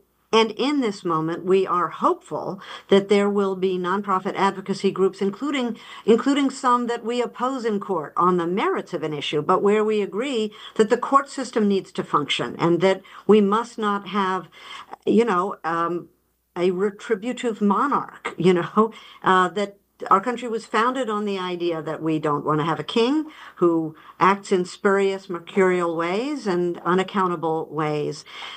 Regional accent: California, United States; I do so far, and I'm so proud of being a Californian

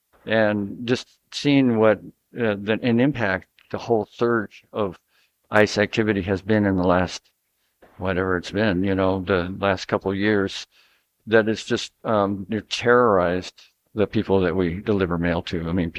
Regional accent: Portland, Oregon, United States; Portland, Oregon.

